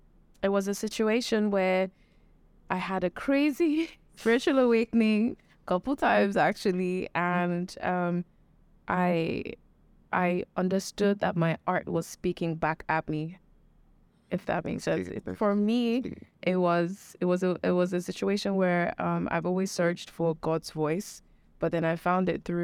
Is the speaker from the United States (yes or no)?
no; Nigeria; And because as a Nigerian, we also don't know a lot about mental health